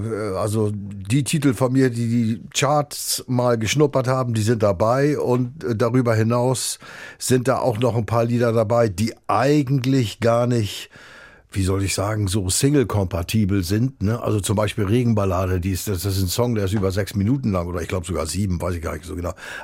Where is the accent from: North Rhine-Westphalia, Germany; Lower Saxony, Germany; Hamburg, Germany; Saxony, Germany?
Hamburg, Germany; also born or lived in Wentorf; Okay, also da bin ich jedenfalls aufgewachsen auf St. Pauli damals. Ja, auch wenn ich in Wentorf bei Schleswig-Holstein geboren worden bin, war ich und bleibe ich ein leidenschaftlicher Hamburger.